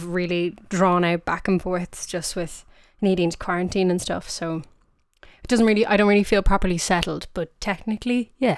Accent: Bray, Leinster, Ireland; You know, there actually was, which is class. There used to be loads of like underage gigs and stuff.

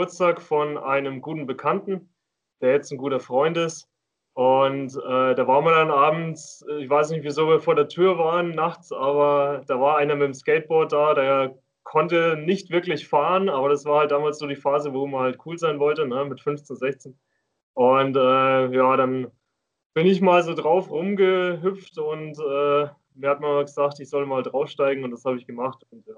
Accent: Schweinfurt, Bavaria, Germany; also born or lived in Bamberg; now in Würzburg, Germany; ursprünglich komme ich aus Schweinfurt, habe dann 6-7 Jahre lang in Bamberg gelebt wegen Arbeit und wohne jetzt leider nicht mehr in Bamberg, aber glücklicherweise auch in Würzburg

